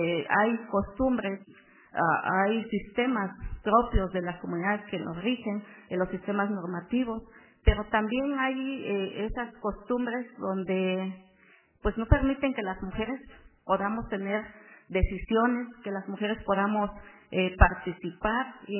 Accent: Mexico; Si en mi pueblo se habla ese idioma. Entonces en los espacios públicos me gusta presentarme en mi idioma porque estamos en México, es un país multicultural

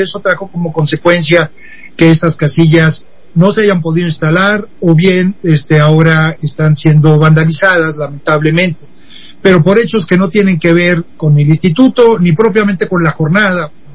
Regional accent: Hermosillo, Sonora, Mexico; Justo yo soy de Hermosillo

